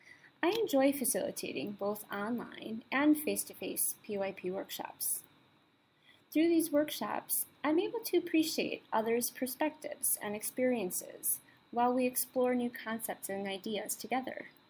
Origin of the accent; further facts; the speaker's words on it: United States; now in Singapore; I am the other co-facilitator for this workshop. I am originally from the States, but I've been in Singapore for 5 years now.